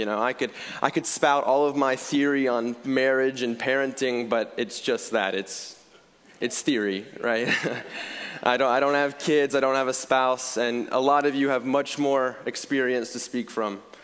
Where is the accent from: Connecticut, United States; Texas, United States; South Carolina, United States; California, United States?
Texas, United States; accent: Texas; Texas accent. Is that my Texas accent?